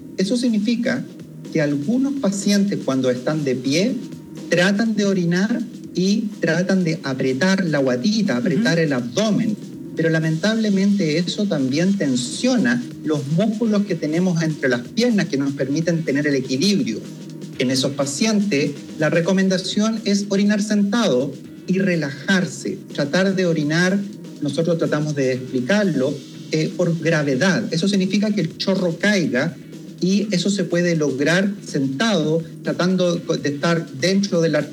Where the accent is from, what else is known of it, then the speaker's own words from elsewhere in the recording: Chile; como médico chileno